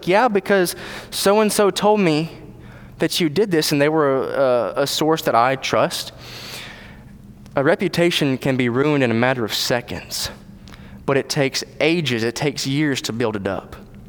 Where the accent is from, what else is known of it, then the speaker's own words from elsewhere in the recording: Tennessee, United States; I grew up in Tennessee.